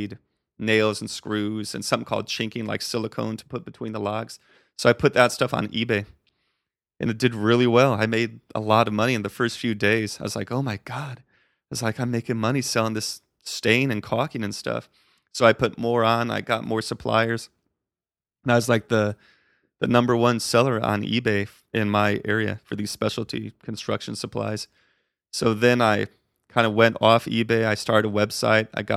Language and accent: English; Colorado, United States; also born or lived in Arizona; Yeah, and I grew up in Colorado. Then I went to ASU. I went to Colorado State for an undergrad in sociology.